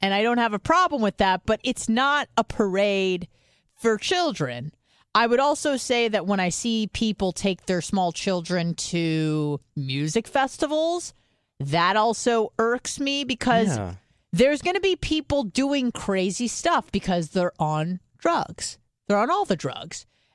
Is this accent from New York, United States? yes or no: no; California, United States; I'm from California.